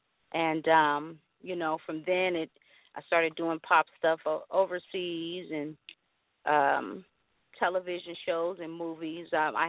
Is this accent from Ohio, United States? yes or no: yes; Dayton, Ohio, United States; moved away as an adult; I reached of age, I said, let me come on out here to California. And, you know, that's what I did. I'm from Dayton, Ohio.